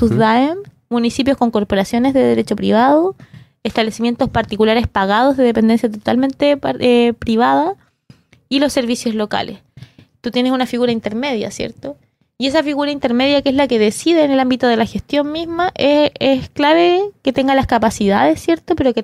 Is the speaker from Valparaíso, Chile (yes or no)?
no; Los Lagos, Chile; soy hija de la educación pública, crecí en Chiloé, viví en un internado, conozco las necesidades de la educación de nuestra región